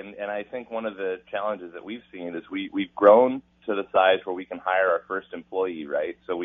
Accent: Olympia, Washington, United States; I've got a small microbrewery in Washington State, in Longview, Washington, and I'm from Olympia, Washington.

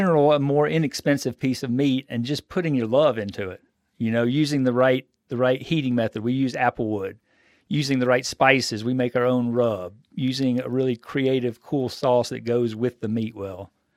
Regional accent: Alabama, United States; it's all kind of stuff that we grew up with down in Alabama

